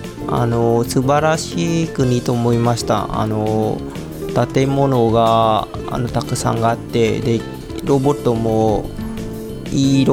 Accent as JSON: {"language": "Japanese", "region": "Central Vietnam", "country": "Vietnam", "second_language": "Japanese", "said": "で出身は中部なんですけど、うん、だいぶ離れますね"}